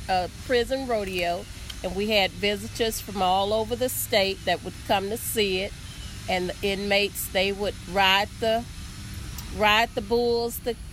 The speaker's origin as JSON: {"language": "English", "town": "Huntsville", "region": "Texas", "country": "United States", "said": "I'm originally from Huntsville, Texas, maybe 75 miles from Houston going north, I-45."}